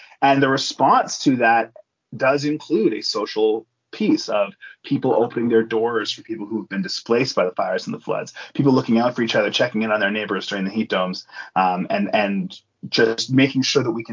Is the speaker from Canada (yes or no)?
yes; Vancouver, British Columbia, Canada; born there; also born or lived in Ontario; I was born in Vancouver. I'm one of the few, it turns out. But I moved away. I lived in the suburbs of, like, in the 905 area of Ontario for a number of years, did a couple of degrees out east, and moved back at the end of 2009.